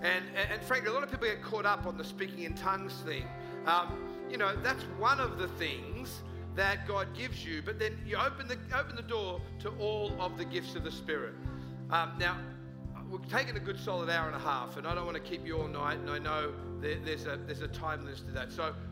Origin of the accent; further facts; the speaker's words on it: Australia; accent: Australian; Just sitting there, just FaceTiming my family, and she overheard my Australian accent.